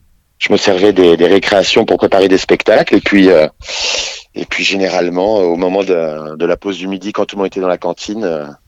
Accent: Pays de la Loire, France; Moi, je viens du Maine-et-Loire, à côté d'Angers.

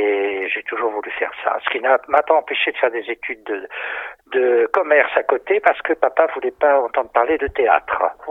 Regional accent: Saint-Raphaël, Provence-Alpes-Côte d'Azur, France; Ah ben, dès 14 ans, oui, j'étais de Saint-Raphaël et il y avait une école de musique où il y avait un très bon professeur qui donnait des cours de théâtre.

